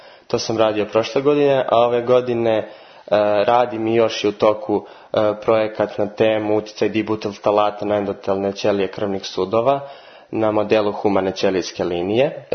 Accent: Užice, Zlatibor District, Serbia; dolazim iz Užica, idem u četvrti razred Užičke gimnazije.

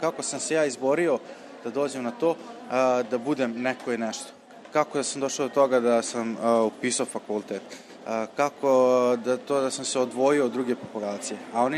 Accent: Sombor, Vojvodina, Serbia; Dolazim iz Sombora.

